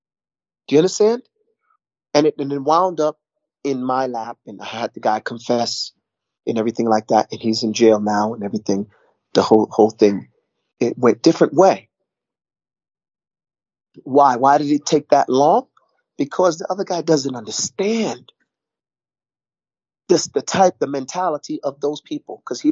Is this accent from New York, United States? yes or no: yes; New York, United States; I'm a New Yorker. Most New Yorkers speak Spanish as our second language, but it's not even our second language. We learned it the same time we learned English.